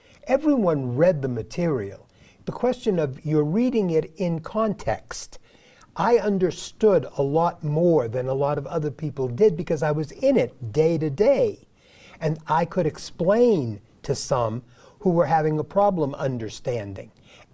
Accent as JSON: {"language": "English", "town": "Reno", "region": "Nevada", "country": "United States", "said": "He's from Las Vegas. I'm from Reno. There's a difference."}